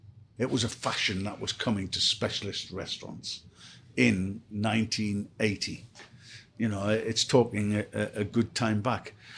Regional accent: North East England, United Kingdom; now in London, United Kingdom; I come from the Northeast. I spoke very different. I felt a little bit lost. I felt out of my comfort zone because of my accent.

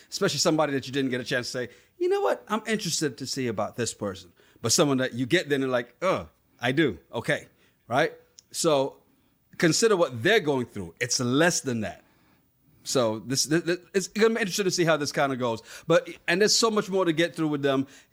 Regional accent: Montserrat; also born or lived in St. Kitts; I grew up on an island. I was born in St. Kitts, grew up in Montserrat. It was 13 and a half square miles.

